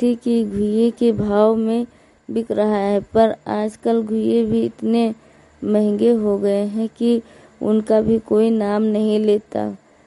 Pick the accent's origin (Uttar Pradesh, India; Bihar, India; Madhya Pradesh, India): Uttar Pradesh, India; Hariharpur; मैं हरिहरपुर गांव जिला श्रावस्ती की रहने वाली हूँ।